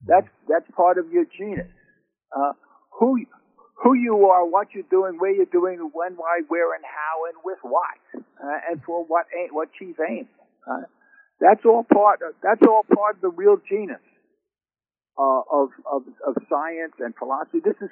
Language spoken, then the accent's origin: English; Brooklyn, New York, United States; I'm from Fauci's neighborhood, by the way, in Brooklyn.